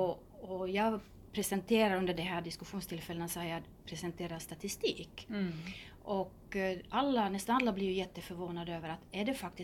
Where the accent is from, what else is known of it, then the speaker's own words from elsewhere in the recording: Finland; frihetskänslan som vi finländare får när vi är i kontakt med naturen.